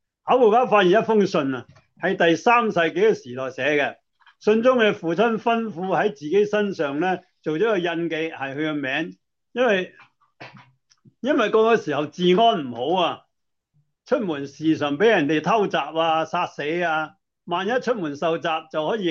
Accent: Hong Kong; now in San Francisco, United States; 我系三藩市播道会嘅顾问牧师。我系从香港嚟咗好几十年啦。我系台山，我唔系台山阿伯吓。

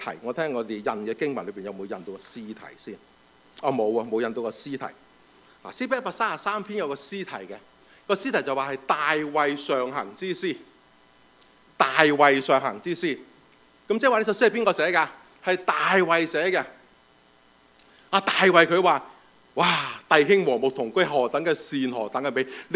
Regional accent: China; 我哋中國人都識講嗰句説話啦嘛

